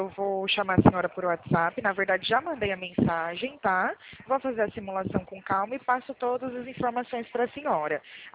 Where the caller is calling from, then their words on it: Limeira, São Paulo, Brazil; Eu fico aqui no interior de São Paulo, Limeira